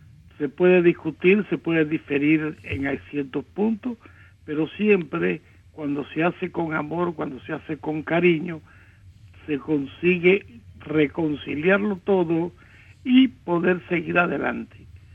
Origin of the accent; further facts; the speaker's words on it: Cuba; also born or lived in Spain; now in United States; Como cubanos que somos, abandonar el país, perseguido por la tiranía comunista que ensangrienta nuestra tierra, ir a otras tierras, a España, que nos acogió cuando salimos exiliados, llegar aquí a Estados Unidos, rehacer nuestras vidas por segunda vez